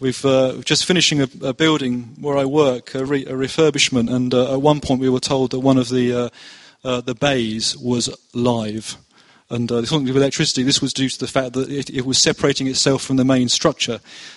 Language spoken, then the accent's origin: English; Luton, East of England, United Kingdom; I'm born and bred in Luton, so I can talk about Luton in disparaging ways.